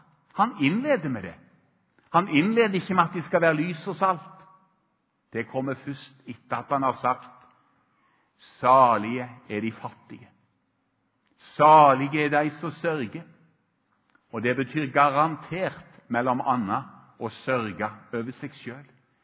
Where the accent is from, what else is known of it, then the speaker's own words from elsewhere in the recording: Rogaland, Norway; og jeg er fra Rogaland. Kom igjen! Kjørte bretten min. Så flyttet jeg til Solbakken.